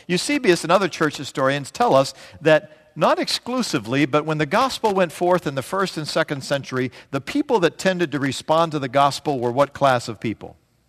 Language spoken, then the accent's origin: English; Pittsburgh, Pennsylvania, United States; People know that we're from Pennsylvania. They say, are you from Philadelphia? That's an insult. for those of us from Pittsburgh.